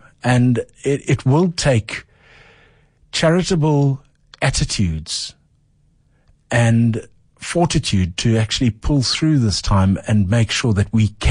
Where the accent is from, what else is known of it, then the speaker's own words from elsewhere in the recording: Eastern Cape, South Africa; I come from the Eastern Cape. I'm a Xhosa boy.